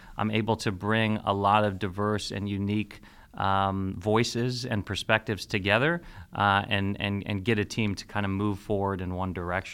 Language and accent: English; Ohio, United States; My identity is that I'm an Ohioan, and I'm proud of the fact that I was born and raised in Ohio. I was educated in Ohio. I work now in Ohio.